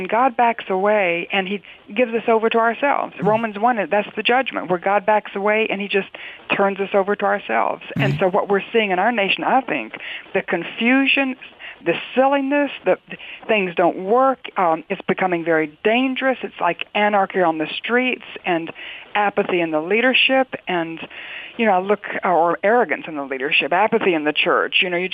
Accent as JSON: {"language": "English", "region": "North Carolina", "country": "United States", "said": "And I'm from North Carolina and I say that almost every day when I read the paper"}